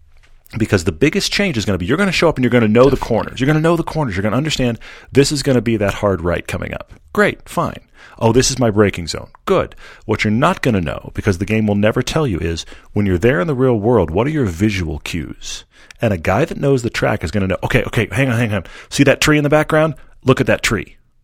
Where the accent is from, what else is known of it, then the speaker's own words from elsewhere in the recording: Houston, Texas, United States; I grew up in Houston.